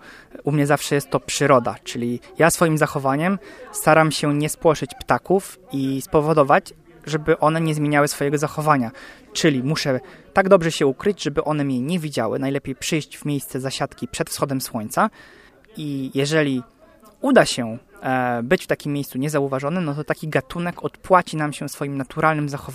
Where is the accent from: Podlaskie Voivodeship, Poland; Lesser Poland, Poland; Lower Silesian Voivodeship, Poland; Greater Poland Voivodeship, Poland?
Lower Silesian Voivodeship, Poland; Wrocław; jestem z Wrocławia, jest ich niewiele